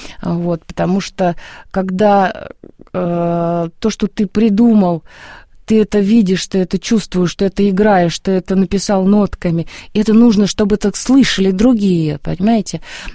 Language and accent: Russian; Saint Petersburg, Russia; То есть мое детство прошло в Питерской консерватории.